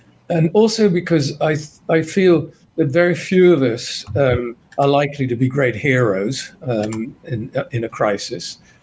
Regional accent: Netherlands; English is a second language; especially if you grow up in a country like the Netherlands, where I grew up, which had been under Nazi occupation

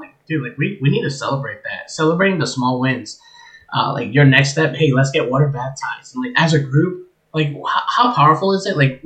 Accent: New Jersey, United States; I say coffee because I'm from Jersey.

